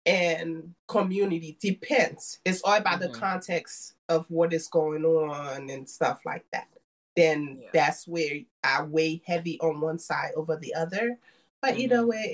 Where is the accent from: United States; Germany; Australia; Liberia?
Liberia; moved away; So being born and raised in Liberia, I also feel God doesn't make mistakes. I was born in Liberia for a purpose, to serve a purpose.